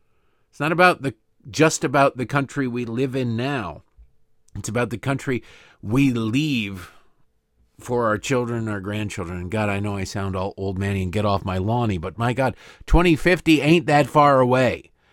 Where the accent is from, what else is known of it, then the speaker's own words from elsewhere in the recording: Detroit, Michigan, United States; I grew up in Detroit, so I guess I'm used to large swaths of commercial areas of a major city being boarded up and abandoned.